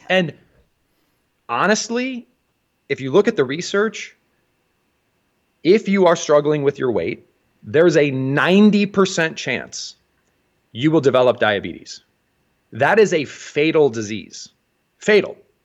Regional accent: Ohio, United States; We grew up in the Midwest, Central Ohio

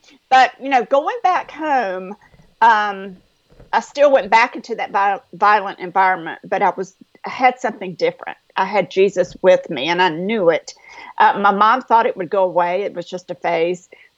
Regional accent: North Carolina, United States; But raised in Eastern North Carolina in a little town. And now I know you think I was from New York with this accent, right?

